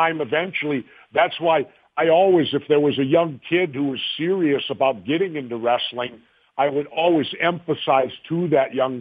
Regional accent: Minnesota, United States; You know, I'm one of the rare Minnesotans born and raised in Minnesota.

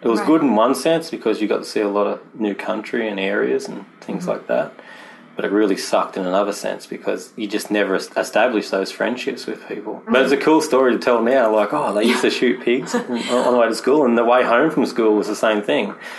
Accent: New South Wales, Australia; also born or lived in Newcastle; But we moved around a lot, mostly New South Wales, and we actually got away from the coast and went to the country.

